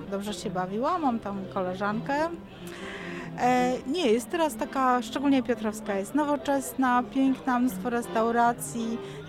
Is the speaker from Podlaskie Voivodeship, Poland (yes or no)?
no; Warsaw, Masovian Voivodeship, Poland; Z Warszawy.